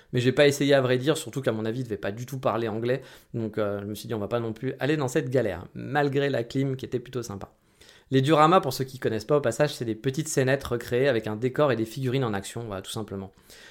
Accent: France; contrairement à chez nous en France.

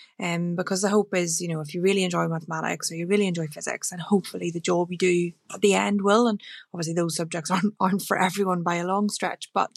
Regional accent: Northern Ireland, United Kingdom; Home was a very rural part of Fermanagh in Northern Ireland, so very, very different world to F1 in many ways.

